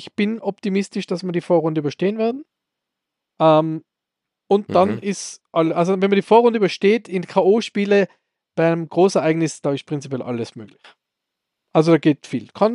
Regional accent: Austria; Von letzter Woche, ja, braucht man als Österreicher nicht mehr gescheit sein.

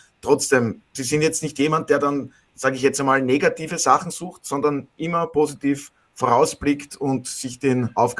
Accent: Burgenland, Austria; ich als Burgenländer kenne natürlich den Verein

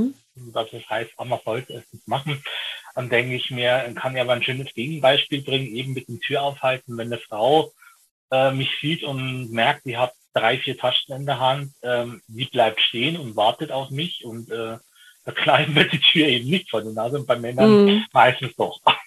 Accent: Bavaria, Germany; Ich komme eigentlich direkt aus Niederbayern in der Nähe von Simbach.

